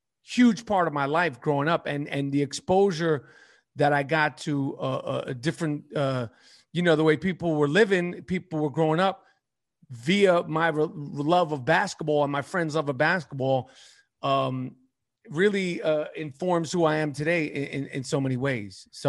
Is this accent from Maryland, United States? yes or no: no; New York, United States; And as far as, you know, for me, you know, growing up in New York, the way I grew up